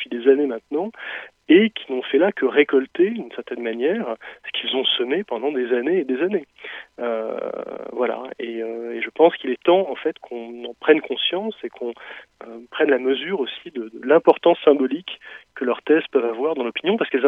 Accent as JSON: {"language": "French", "country": "France", "said": "Et chez nous, en France, c'est 26%."}